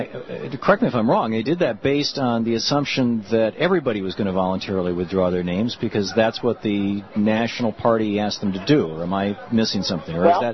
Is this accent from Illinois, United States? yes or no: no; Michigan, United States; as a Michigander myself, I was born and I grew up in Michigan, spent my first 27 years there